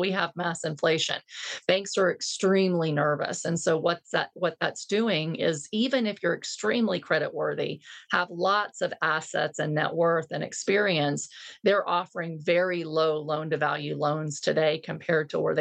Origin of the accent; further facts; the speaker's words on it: Texas, United States; I might be partial because I'm a Texan, but is in Texas.